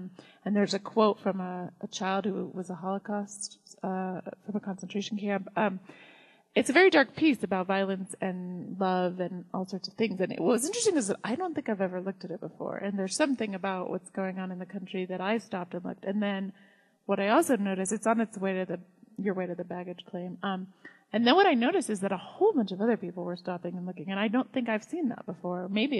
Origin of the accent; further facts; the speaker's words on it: Colorado, United States; moved away; I'm from Colorado, I've been away for 25 years, and I travel back and forth at least once a year